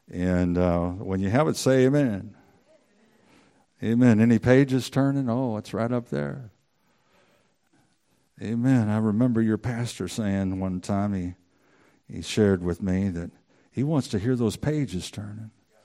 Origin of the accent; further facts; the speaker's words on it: Washington, United States; But we're from Washington.